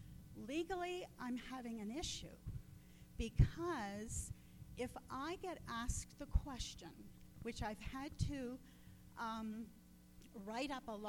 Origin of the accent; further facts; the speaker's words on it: Canada; now in United States; 30 years ago, we came to this country from Canada, and so we were on a NORAD agreement, and with the help of an immigration lawyer, got our green cards, and eventually I became a citizen.